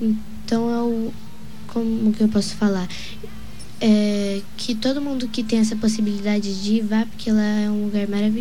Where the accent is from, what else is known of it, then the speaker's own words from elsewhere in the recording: Fátima do Sul, Mato Grosso do Sul, Brazil; Eu sou de Fátima do Sul.